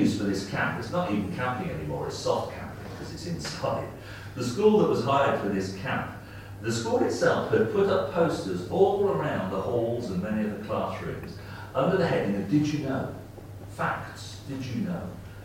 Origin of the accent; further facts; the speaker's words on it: Leamington, West Midlands, United Kingdom; I used to take a trip quite regularly from my hometown, Leamington, down to the West Country, Wiltshire.